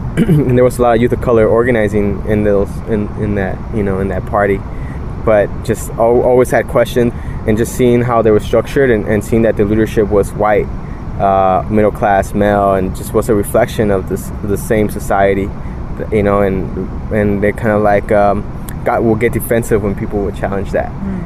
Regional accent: Los Angeles, California, United States; growing up in South Central around the time of like the 1992 rebellion after the police brutalized Rodney King, I was like 9 years old at the time

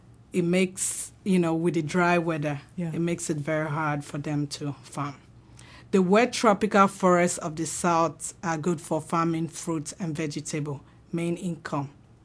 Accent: Rivers, Nigeria; English is a second language; You know, born and raised in River State.

